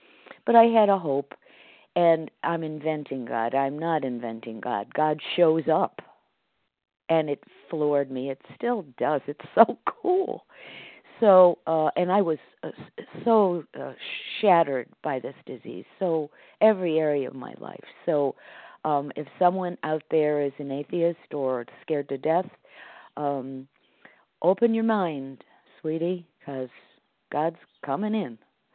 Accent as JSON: {"language": "English", "region": "Connecticut", "country": "United States", "said": "I am from Connecticut"}